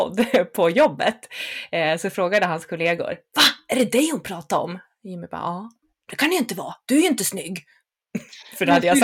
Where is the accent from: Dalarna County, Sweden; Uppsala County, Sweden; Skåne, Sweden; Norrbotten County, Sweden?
Dalarna County, Sweden; Gustavs; jag är ju härifrån. Jag är ju från ett litet ställe då som heter Gustavs.